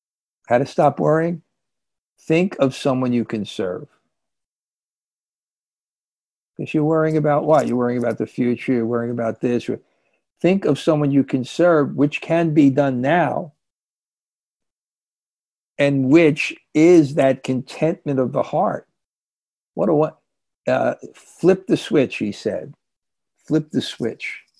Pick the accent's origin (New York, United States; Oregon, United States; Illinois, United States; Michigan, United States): New York, United States; New York City; Growing up in New York City, my conditioning, he would call an alien. I never went camping.